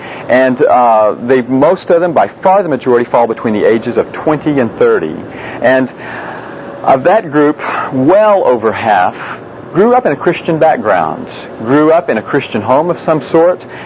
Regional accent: Carlsbad, New Mexico, United States; I was raised a Baptist in Carlsbad, New Mexico, way out in the boondocks out there.

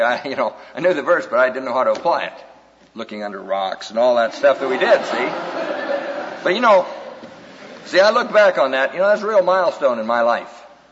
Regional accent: Iowa, United States; now in Seattle, United States; We've been living in a home in Seattle. We're from Oklahoma, and I'm from Iowa.

